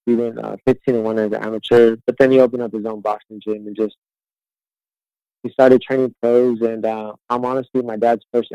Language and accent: English; Fresno, California, United States; Yes. I'm from Fresno, California. It's my hometown, and I feel like I'll have no problem filling up the arena.